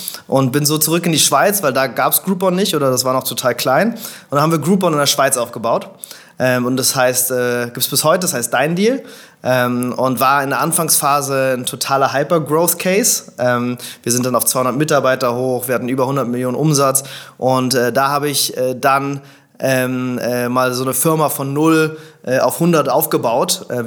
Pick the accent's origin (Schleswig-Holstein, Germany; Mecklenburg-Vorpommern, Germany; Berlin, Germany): Berlin, Germany; Also ich bin in Berlin geboren, vor ein bisschen mehr als 30 Jahren, bin hier aufgewachsen. Meine Mama ist Amerikanerin, mein Vater ist Deutscher.